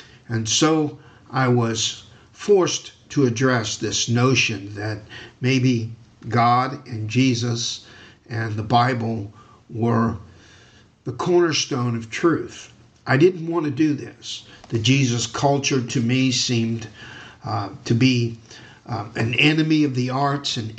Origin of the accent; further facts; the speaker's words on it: New Orleans, Louisiana, United States; born there; moved away as an adult; now in Saltville, United States; I am a pastor in Saltville, Virginia. It wasn't always the case. I was born in New Orleans, Louisiana. By the time I left home at 17 to go into the military